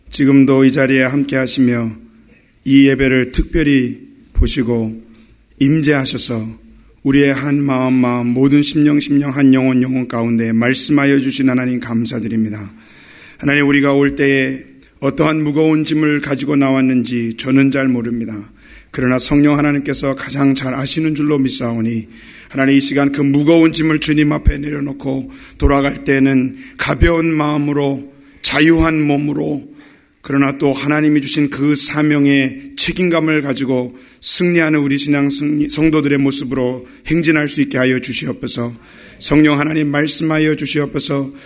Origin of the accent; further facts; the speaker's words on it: South Korea; now in United States; 저는 한국 사람입니다. 그러나 또 미국 사람입니다.